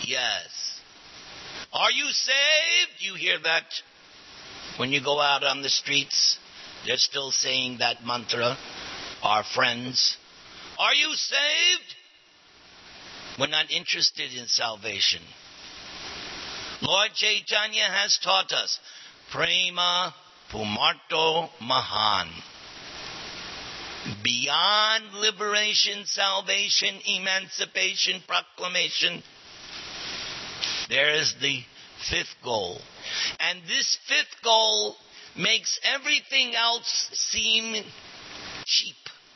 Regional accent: New York, United States; And me being, I figured, hey, I'm from New York. I've seen it all.

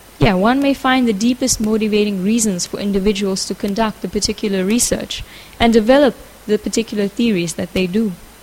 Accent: South Africa; English is a second language; I come from South Africa, so I don't really know much about European history, but since I've spent time here in Radadesh

